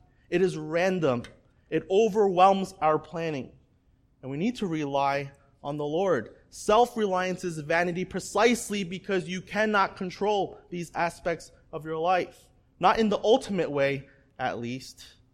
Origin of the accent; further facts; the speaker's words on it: Staten Island, New York, United States; And growing up in Staten Island, I remember when the planes hit the Twin Towers